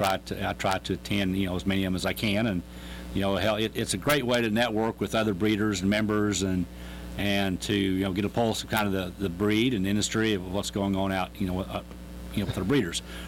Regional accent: Freedom, Oklahoma, United States; I grew up out here. So I grew up northwest Oklahoma. My hometown's Freedom.

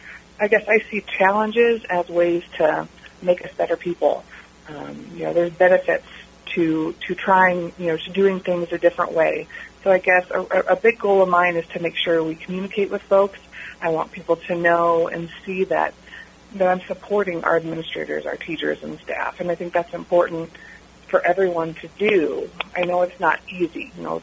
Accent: Kalona, Iowa, United States; I grew up in Kelowna. I was born in Iowa City, and I went to Mid Prairie K through 12. I went to Kelowna Elementary. It was then Kelowna Elementary, now Mid Prairie East. I graduated in 1998.

